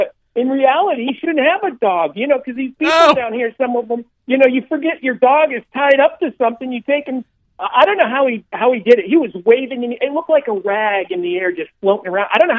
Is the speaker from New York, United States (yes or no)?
no; Connecticut, United States; I'm from Connecticut, and I've lived through all of it.